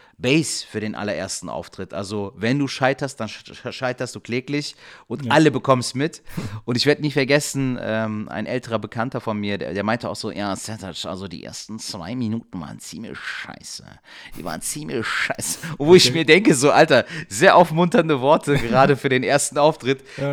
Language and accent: German; Cologne, North Rhine-Westphalia, Germany; bin aus Köln